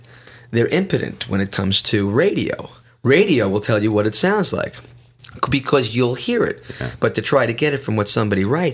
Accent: New York, United States; which I've been seeing happen for quite a long time because I'm from New York.

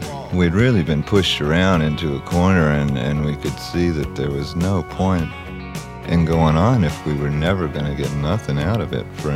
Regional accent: Gainesville, Florida, United States; We came from Gainesville, Florida, you know. It was just nowhere, really, in music business terms.

